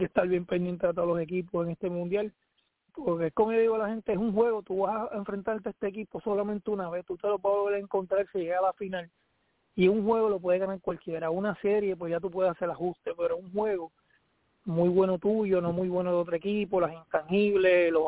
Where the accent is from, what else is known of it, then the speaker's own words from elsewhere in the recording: Dominican Republic; Los únicos que juegan acá somos los americanos, nosotros, los dominicanos